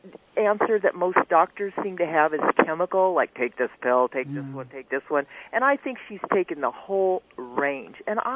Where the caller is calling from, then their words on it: Costa Mesa, California, United States; And I'm calling from Costa Mesa.